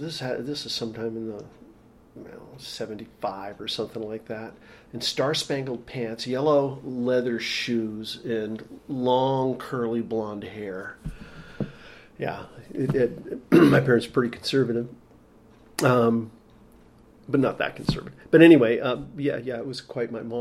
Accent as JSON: {"language": "English", "region": "Rhode Island", "country": "United States", "tie": "born or raised there", "said": "Well, I grew up in Rhode Island, which, of course, isn't usually thought as such. But yeah, we lived on the shore."}